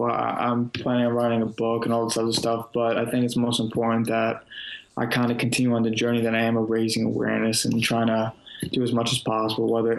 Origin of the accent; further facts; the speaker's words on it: New Jersey, United States; I'm from Jersey